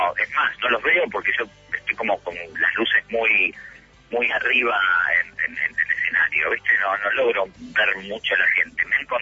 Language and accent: Spanish; Spain; pero nosotros somos de España